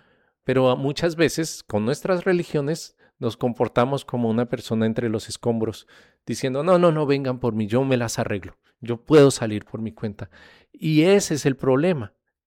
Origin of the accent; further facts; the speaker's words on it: Colombia; Soy de Colombia y conozco las noticias